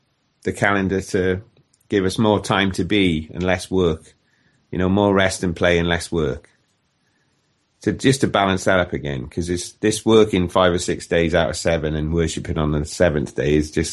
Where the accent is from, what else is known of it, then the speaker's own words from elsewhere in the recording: Barry, Wales, United Kingdom; some guys I met quite recently were actually from my home town of Barry in South Wales, South Cymru.